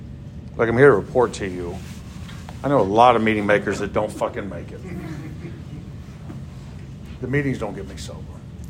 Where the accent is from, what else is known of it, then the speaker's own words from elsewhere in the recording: Georgia, United States; I don't know about y'all, but I grew up in Georgia, and, like, this language that y'all are talking out here, like, nobody talks a shit back home, okay?